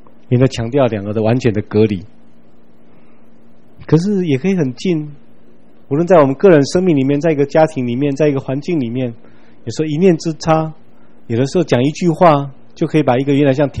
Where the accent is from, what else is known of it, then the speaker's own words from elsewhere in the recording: China; 我们中国人说不定你也还有这种观念，想到鬼比较多想到是人死后变成的。